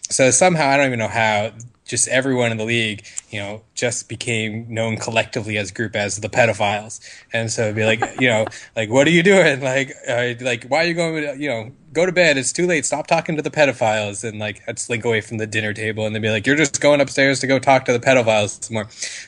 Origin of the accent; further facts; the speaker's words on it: New York, United States; I'm from New York, so I have more familiarity with that anyway. So, I mean, the Midwest is cute and charming, but I'm not too upset to go back home.